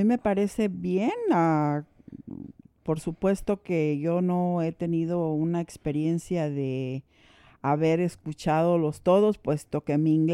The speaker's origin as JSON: {"language": "Spanish", "region": "San Luis Potosí", "country": "Mexico", "said": "Pues yo soy originaria de San Luis Potosí."}